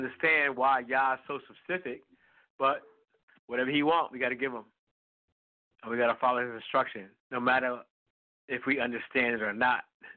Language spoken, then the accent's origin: English; New York City, New York, United States; Because I grew up in Harlem, in New York City, and they call me a house boy.